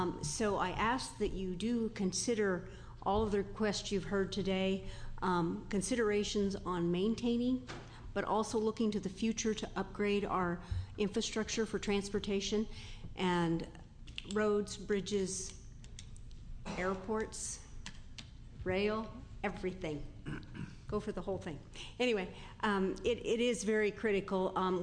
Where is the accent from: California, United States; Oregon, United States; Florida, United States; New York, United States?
Oregon, United States; Having been born and raised in Oregon, I know where each of you live